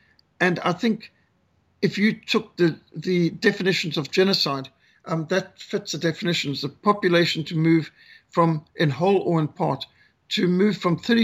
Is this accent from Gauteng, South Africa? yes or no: no; Cape Town, Western Cape, South Africa; born there; when I was born in Cape Town, South Africa, 1960